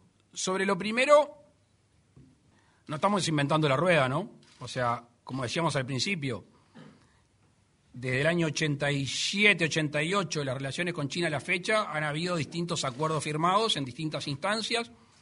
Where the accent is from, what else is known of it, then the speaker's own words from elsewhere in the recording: Uruguay; Nosotros somos uruguayos, orientales, antes que nada.